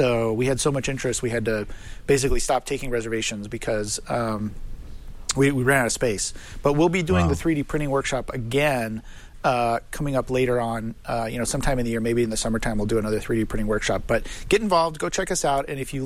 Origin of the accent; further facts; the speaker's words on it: Benicia, California, United States; the makerspace in my hometown of Benicia is getting going. And if you're interested, if you live in Solano County, California, or Contra Costa County, California